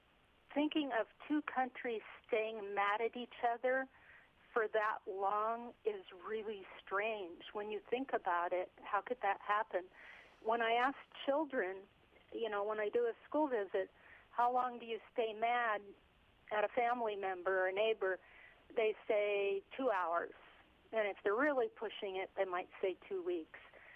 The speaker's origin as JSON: {"language": "English", "town": "Los Angeles", "region": "California", "country": "United States", "tie": "born or raised there", "said": "So I'm definitely hyphenated Cuban-American, one Cuban parent, one American. But I grew up in Los Angeles in the big city, and we spent summers in the countryside and in Trinidad"}